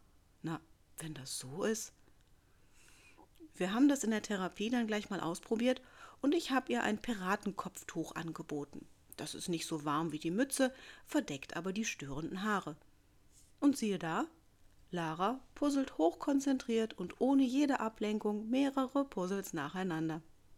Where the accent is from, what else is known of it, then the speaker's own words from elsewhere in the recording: Rhineland, Germany; Ich bin ein Kind des Rheinlands und vertrete das Prinzip, warum nicht, solange es niemandem schadet.